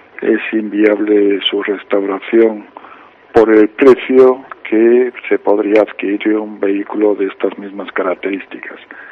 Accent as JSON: {"language": "Spanish", "region": "Galicia", "country": "Spain", "said": "como gallegos"}